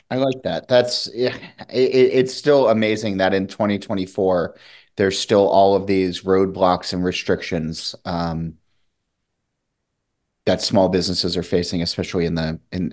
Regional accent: New Jersey, United States; I'm from New Jersey. I'm not going to talk about the mafia.

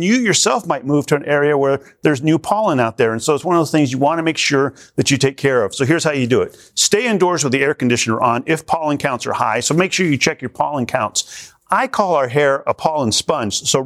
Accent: Colorado, United States; I'm from Colorado where it's a dry climate, and so we realized we need to hydrate.

